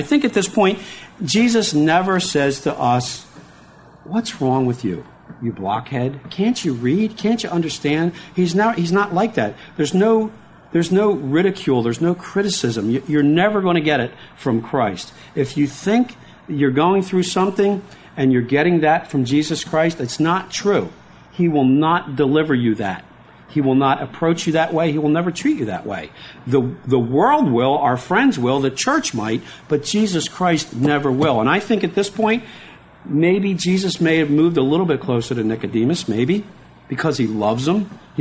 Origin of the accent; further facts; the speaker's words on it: Philadelphia, Pennsylvania, United States; Where's Ottsville? I'm from Philadelphia.